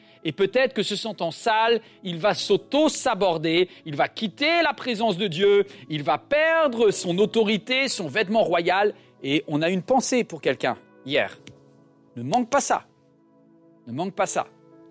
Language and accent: French; Brittany, France; Absolument 100%.